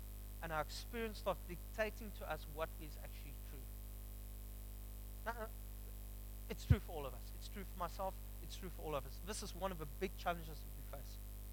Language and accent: English; Upington, Northern Cape, South Africa; Okay, I'm from Upington. Don't judge me.